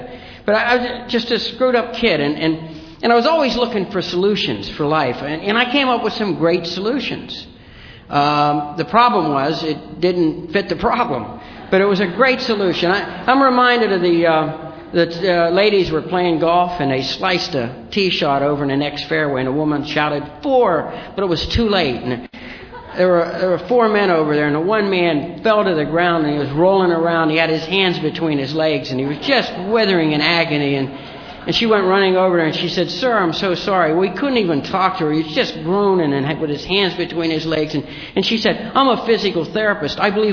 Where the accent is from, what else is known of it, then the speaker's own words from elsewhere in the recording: Ireland; And I'm Irish.